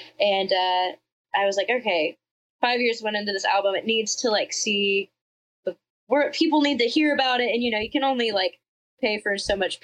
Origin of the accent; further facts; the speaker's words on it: Georgia, United States; I'm from Georgia. Like, I shouldn't know you.